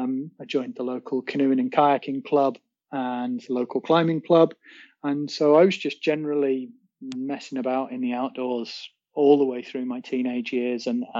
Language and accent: English; Wales, United Kingdom; So I'm coming from up on the coast in North Wales in the United Kingdom, and the little town that I live in now is just sort of 10-15 miles away from where I grew up.